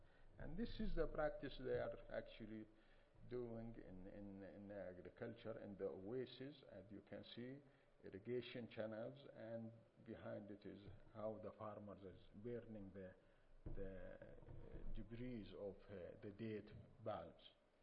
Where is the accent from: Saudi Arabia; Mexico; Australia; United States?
Saudi Arabia; Eastern Province; Biochar, this is pictures from my hometown. I am from the oasis in the east part of the kingdom.